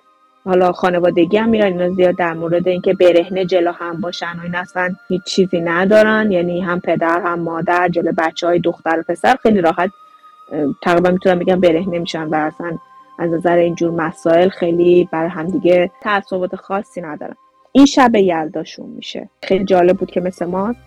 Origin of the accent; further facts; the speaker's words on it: Iran; now in Japan; ما ایرانیم دیگه.